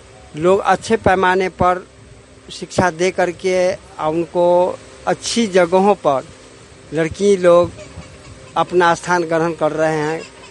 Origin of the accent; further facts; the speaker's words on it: Bihar, India; मैं धमौन पंचायत का दसवीं धमौन पंचायत के रहने वाला हूँ, समस्तीपुर जिला मेरा पड़ता है।